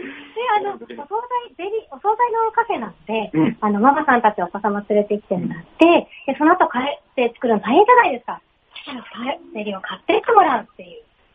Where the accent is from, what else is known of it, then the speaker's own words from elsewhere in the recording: Yamagata, Japan; now in Yokohama, Japan; 私、山形出身で、横浜出てきて25年になりますが、